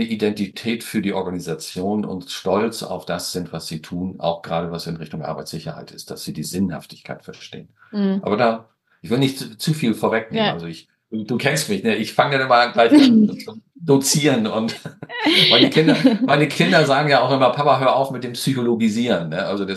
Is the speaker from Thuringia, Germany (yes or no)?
no; Hamburg, Germany; Ja, aber auch als Hamburger kann ich sagen, es braucht eine gemeinsame Vision